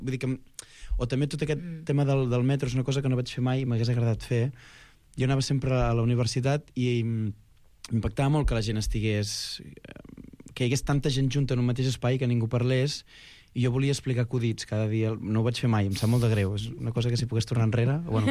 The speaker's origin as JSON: {"language": "Catalan", "town": "Sant Feliu de Guíxols", "region": "Catalonia", "country": "Spain", "said": "jo sóc de Sant Feliu de Guíxols, i per tant també és com així poble de mar."}